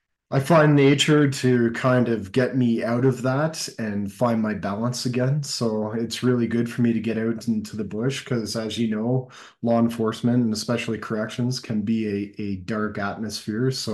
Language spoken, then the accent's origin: English; Whitby, Ontario, Canada; I grew up in suburbs of Toronto. I grew up in Whitby, Ontario.